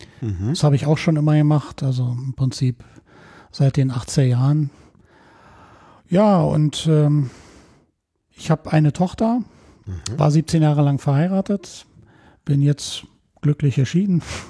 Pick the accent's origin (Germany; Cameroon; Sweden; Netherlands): Germany; Berlin; Also Rixdorf haben wir gewohnt damals, als ich Kleinkind war. Und geboren bin ich irgendwie im Krankenhaus Neukölln oder so. Mhm. Weiß nicht genau. Also auf jeden Fall in Neukölln.